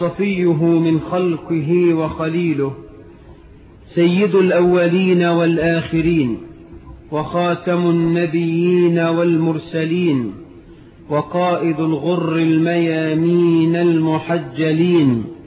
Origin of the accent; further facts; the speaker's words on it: Egypt; اجعل بلدنا مصر آمنة مطمئنة، رخاء سخاء